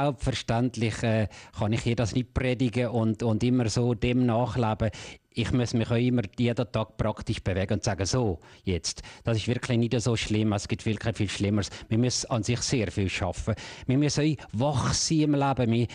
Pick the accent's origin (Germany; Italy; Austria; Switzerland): Switzerland; Fiesch, Valais; Und ich bin dann in dem Fiesch aufgewachsen, habe in fast jedem Verein irgendwo mitgemacht